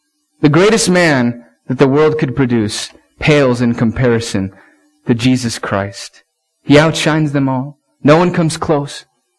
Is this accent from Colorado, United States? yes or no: no; Palo Alto, California, United States; also born or lived in Sunnyvale; moved, Mom, when we were what? When I was what, 4 or 5 or something like that? I was really young. We moved to Palo Alto from Sunnyvale.